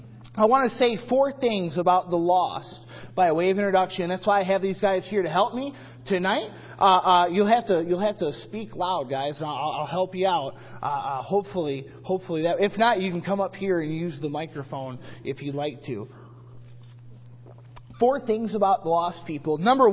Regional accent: Michigan, United States; I'm from Michigan, and we go to Meijer's in Michigan.

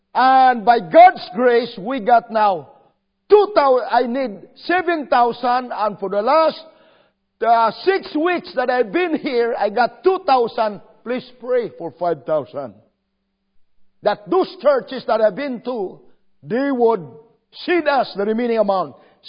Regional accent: Philippines; I'm from the Philippines. I cannot stand with the snow.

